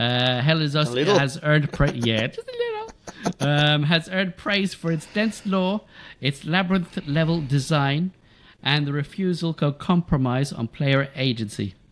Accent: Ireland; With the truth, I can say that because I'm Irish.

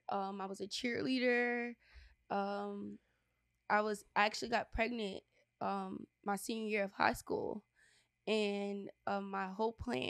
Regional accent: Wilmington, North Carolina, United States; Well, I was born and raised here in Wilmington, North Carolina. Leland, North Carolina.

